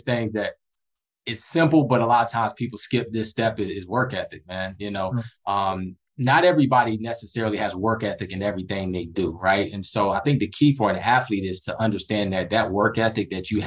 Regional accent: Henderson, North Carolina, United States; You know, I'm from North Carolina. I always tell people … North Carolina.

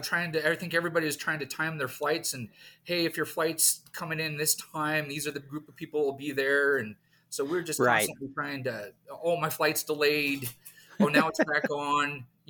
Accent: Oregon, United States; moved away; But let's see. I grew up in Oregon. I met at the con Aradipedia. She's from Oregon as well. Moved out to Colorado some 20 plus years ago. So I've been out here.

